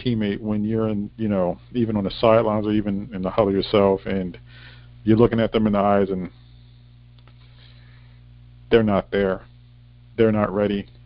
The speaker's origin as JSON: {"language": "English", "region": "Connecticut", "country": "United States", "said": "I'm from Connecticut"}